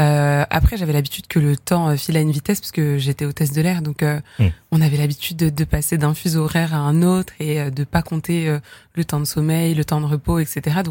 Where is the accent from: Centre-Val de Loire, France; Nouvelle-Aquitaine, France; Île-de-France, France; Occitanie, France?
Île-de-France, France; Vauréal; born or raised there